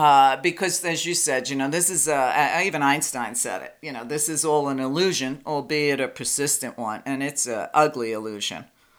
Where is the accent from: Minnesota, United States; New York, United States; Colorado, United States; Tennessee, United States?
New York, United States; Unfortunately, I grew up in New York at the same time he did.